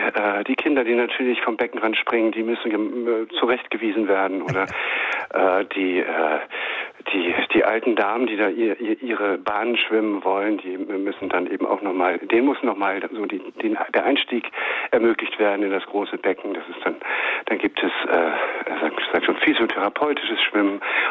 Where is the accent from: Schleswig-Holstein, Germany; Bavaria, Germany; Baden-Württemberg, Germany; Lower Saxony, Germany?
Schleswig-Holstein, Germany; Flensburg; Ich komme ja aus Flensburg und da gibt es so viele Strände